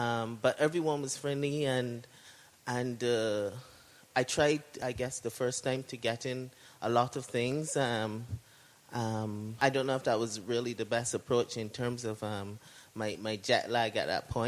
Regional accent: Barbados; I'm from Barbados, an island in the Caribbean.

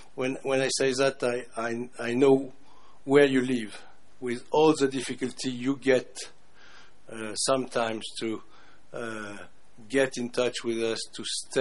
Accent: France; I come from France.

